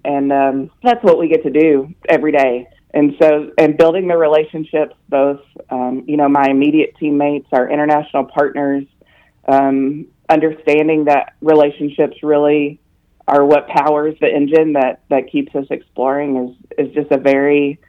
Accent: Princeton, Kentucky, United States; And I said, oh, way western Kentucky, real small town.

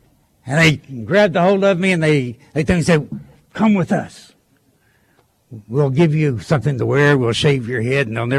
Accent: the South, United States; And I'm from the South, and I had no idea what these people were.

